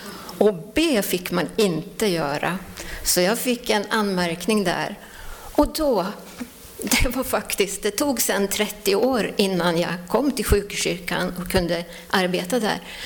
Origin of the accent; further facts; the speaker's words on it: Linköping, Östergötland, Sweden; När jag var 18 år så hade jag mitt första jobb på sjukhuset hemma i Linköping